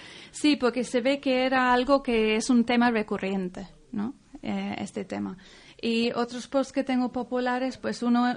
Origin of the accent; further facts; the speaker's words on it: England, United Kingdom; Spanish is a second language; now in Spain; porque eso no se conoce en Inglaterra, de donde soy yo